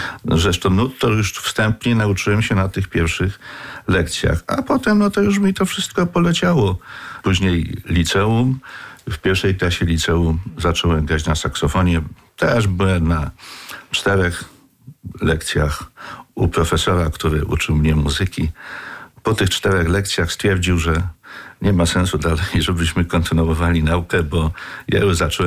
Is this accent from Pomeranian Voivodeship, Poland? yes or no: no; Sypów, Świętokrzyskie Voivodeship, Poland; Pochodzę z małej wioski Sypów w gminie Działoszyce. W czasie mojej młodości, mojego dzieciństwa, wszędzie królowała muzyka ludowa.